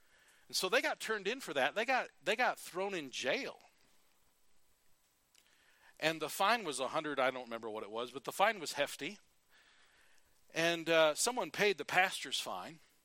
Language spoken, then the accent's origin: English; United States; And so I don't want to be a proud American.